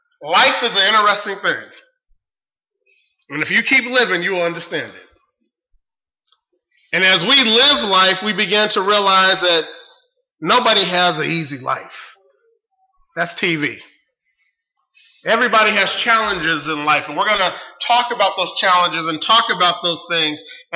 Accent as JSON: {"language": "English", "region": "California", "country": "United States", "tie": "born or raised there", "said": "I was born and raised in California."}